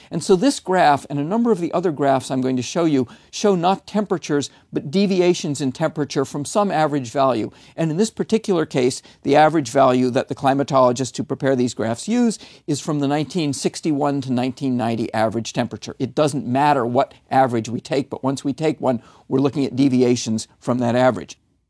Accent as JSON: {"language": "English", "region": "Vermont", "country": "United States", "tie": "born or raised there", "said": "And I'll also point out that the last few months in my home state of Vermont have been abnormally warm, remarkably warm."}